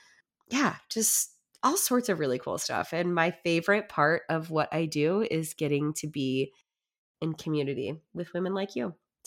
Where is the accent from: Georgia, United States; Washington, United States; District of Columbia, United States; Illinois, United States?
Illinois, United States; I grew up in what I thought was a small town, in kind of the Metro East St. Louis area, so closer to a big city.